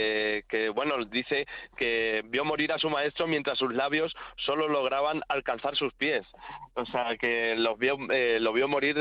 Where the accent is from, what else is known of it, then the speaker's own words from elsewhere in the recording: Spain; los que somos españoles, ¿no?